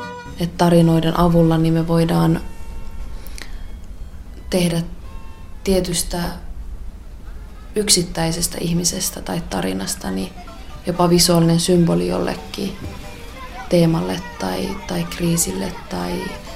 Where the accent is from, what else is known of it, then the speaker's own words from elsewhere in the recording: Kuusamo, North Ostrobothnia, Finland; now in Helsinki, Finland; Olen Kuusamosta kotoisin oleva valokuvaaja ja journalisti ja asun tällä hetkellä Helsingissä.